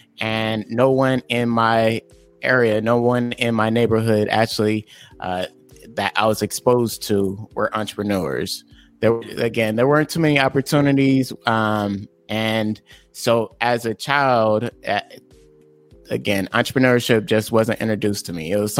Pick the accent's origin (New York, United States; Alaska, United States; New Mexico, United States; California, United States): California, United States; Bakersfield; also born or lived in San Diego; So I was born in California, in San Diego, California. I was raised in a town called Bakersfield, California, which is Central California.